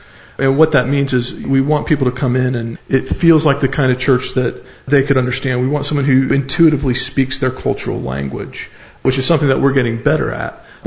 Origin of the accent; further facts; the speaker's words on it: the South, United States; accent: southern; now in United Kingdom; So I'm getting my southern accent back, which is exciting for me.